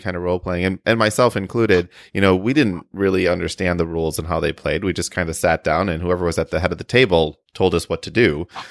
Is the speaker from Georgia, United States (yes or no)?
no; Chicago, Illinois, United States; So yeah, we're all from Chicago, and I live at the end of the CTA line that you guys are relatively close to.